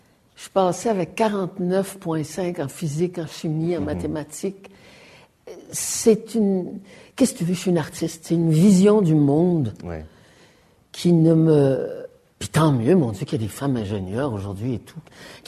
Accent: Ottawa, Ontario, Canada; born there; comme je suis née à Ottawa

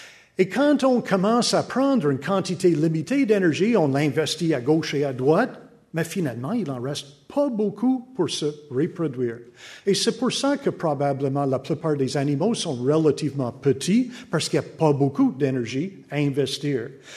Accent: United Kingdom; French is a second language; Normalement, les gens n'ont pas trop de difficultés avec mon accent, mais parfois je choisis le mauvais mot et surtout le mauvais sexe. On dit toujours que les Anglais connaissent pas le sexe.

